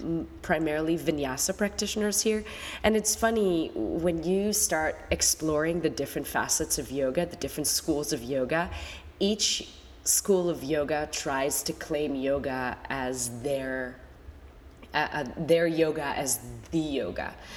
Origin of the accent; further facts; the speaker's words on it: Israel; now in New York City, United States; I'm Israeli. I moved to New York City 13 years ago.